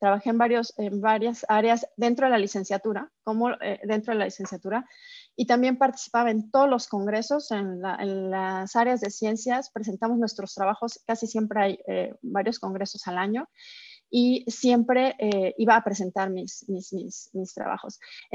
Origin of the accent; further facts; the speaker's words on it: Puebla, Mexico; yo soy originaria de Puebla, ahí estudié.